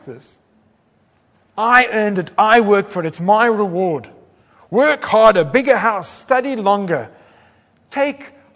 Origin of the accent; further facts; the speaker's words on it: South Africa; I cheekily asked him about the shoe under the couch. I'm South African, I can do that.